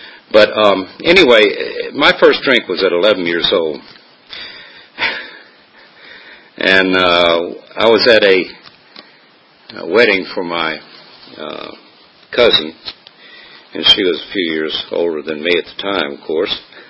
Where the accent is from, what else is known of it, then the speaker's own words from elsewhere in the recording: Danville, Virginia, United States; I was brought up in Southern Virginia, in Danville, and my dad was an alcoholic.